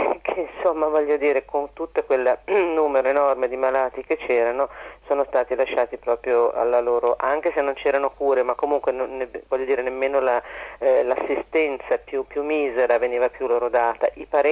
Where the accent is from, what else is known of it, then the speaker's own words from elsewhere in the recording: Milan, Lombardy, Italy; Io sono una milanese che si è permessa di scrivere di Venezia